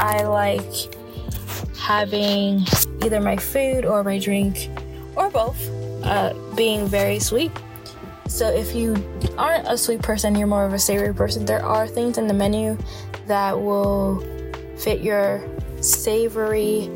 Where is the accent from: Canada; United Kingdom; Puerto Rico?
Canada; I'm very into maple syrup. I am Canadian.